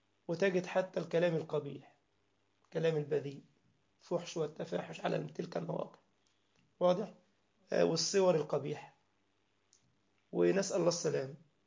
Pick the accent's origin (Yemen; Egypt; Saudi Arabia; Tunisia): Egypt; بيسموها سكسوكة عندنا في مصر